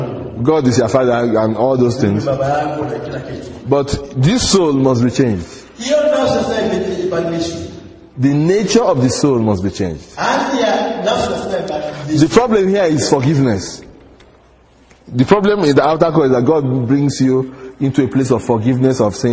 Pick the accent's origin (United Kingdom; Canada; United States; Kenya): Kenya; Me, I'm a Kenyan.